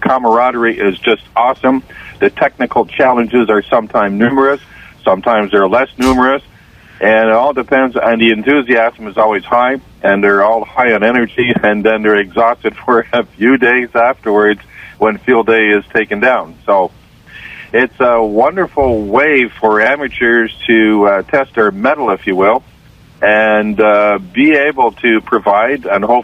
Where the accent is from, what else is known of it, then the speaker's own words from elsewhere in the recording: Ottawa, Ontario, Canada; Well, I'm between Ottawa and Montreal. I'm from Ottawa, but I live in the country, halfway between Ottawa and Montreal. So I'm at the eastern tip of Eastern Ontario.